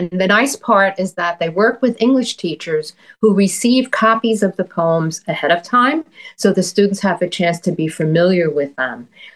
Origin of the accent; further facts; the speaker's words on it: Queens, New York, United States; accent: Queens; Yes, and I can't do anything about my Queens accent.